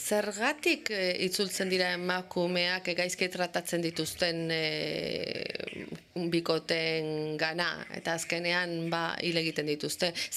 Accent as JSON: {"language": "Basque", "town": "Miami", "region": "Florida", "country": "United States", "said": "Miamikoa naiz"}